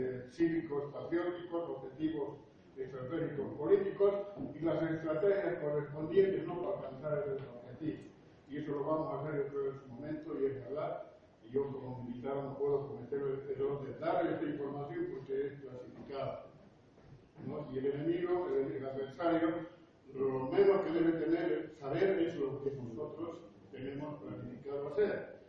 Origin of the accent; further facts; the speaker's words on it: Santa Cruz, Bolivia